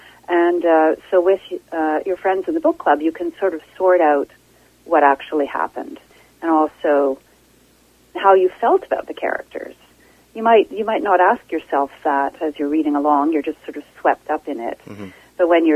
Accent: Ontario, Canada; I grew up in Prince Edward County in Ontario

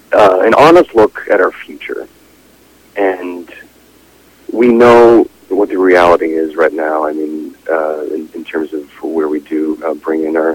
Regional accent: Prince Edward Island, Canada; I will say that I'm from Prince Edward Island, and I do think that that living on an island has played into this in some way.

